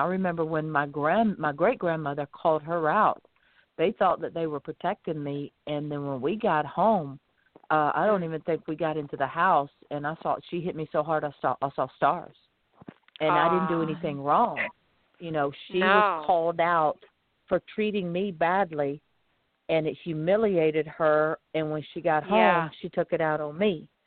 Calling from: Florida, United States; and I'm calling in from Florida.

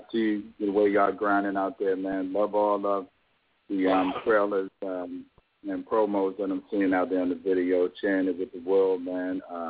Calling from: Atlanta, Georgia, United States; also born or lived in Washington, D.C.; But, yeah, calling from the A, man, by way of D.C., man, the DMV.

